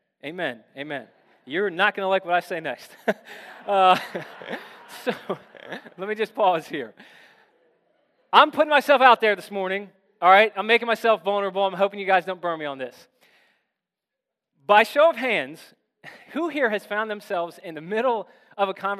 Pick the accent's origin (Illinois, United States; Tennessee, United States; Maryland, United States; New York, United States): Maryland, United States; Severn; I think that sounds way cooler than saying I'm from Severn